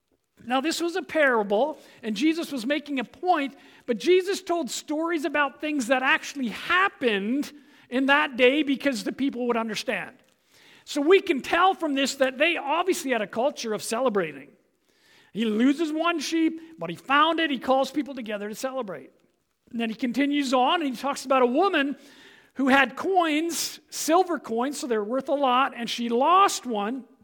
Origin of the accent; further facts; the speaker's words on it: England, United Kingdom; Now, I'm an Englishman, and there's something about being an Englishman, everything has to be proper, I think.